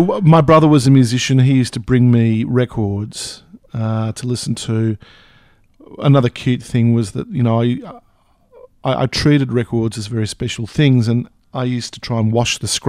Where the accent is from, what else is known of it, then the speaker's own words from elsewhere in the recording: Papua New Guinea; I am from New Guinea.